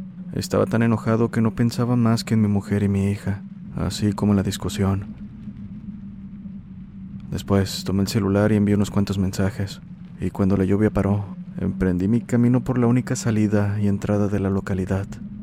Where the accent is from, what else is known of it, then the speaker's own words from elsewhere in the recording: San José Independencia, Veracruz, Mexico; aquí en mi pueblito, en la Sierra de Songolica, que pertenece al estado de Veracruz. Mi pueblo se llama San José Independencia, uno de los más grandes de la zona.